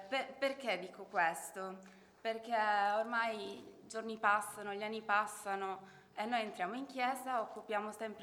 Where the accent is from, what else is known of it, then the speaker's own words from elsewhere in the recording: Calabria, Italy; vengo dalla Calabria. Ho 33 anni